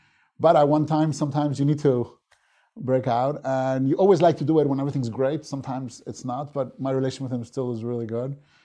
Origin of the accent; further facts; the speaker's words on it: Spain; because I grew up in Spain, I spoke the languages of most of the region